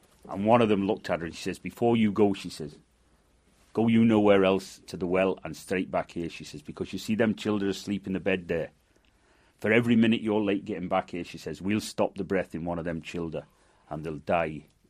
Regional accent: Manchester, North West England, United Kingdom; now in Ireland; born and brought up in Manchester, currently resident in Clockbally, South Donegal, just outside Ballyshannon, on the Atlantic coast.

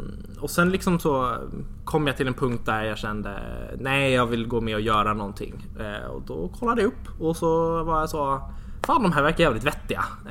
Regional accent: Södertälje, Stockholm County, Sweden; Stockholm så ligger Södertälje 30 minuter från Stockholm ungefär. Så, en egen kommun och egen stad. Så växte jag upp.

